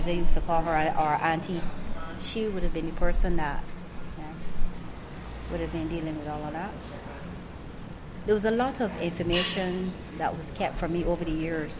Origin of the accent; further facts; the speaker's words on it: Barbados; I remember growing up in Barbados. It was fun at first.